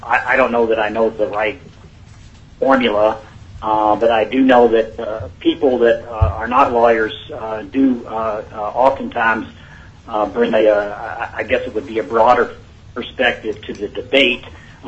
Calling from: Nome, Alaska, United States; I am calling you from Nome, Alaska. I've been a resident of Nome for the last 40 years where I've practiced law.

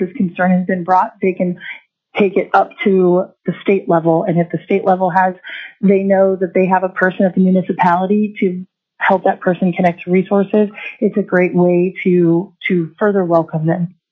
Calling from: Fairbanks, Alaska, United States; I'm calling from Fairbanks.

